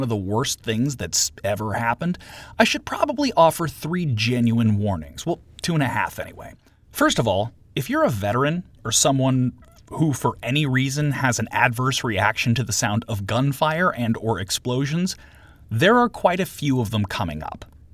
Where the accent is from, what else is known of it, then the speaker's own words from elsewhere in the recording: Germany; accent: German; Maybe my German accent.